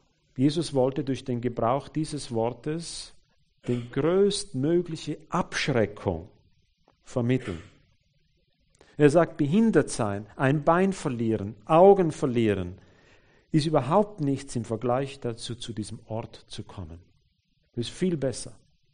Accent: Austria; Eklig in Deutschland, oder? Bei uns in Österreich ist es grausig.

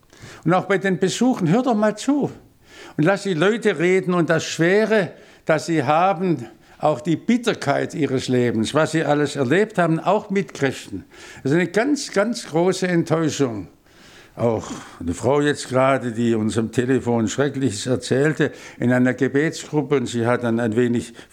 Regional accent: Baden-Württemberg, Germany; Ich bin Schwabe und da fühle ich mich wohl.

